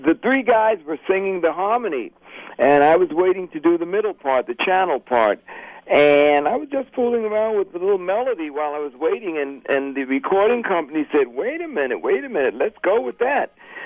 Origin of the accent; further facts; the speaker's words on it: New York City, New York, United States; Well, no, I grew up in on the West Side, Manhattan on the West Side.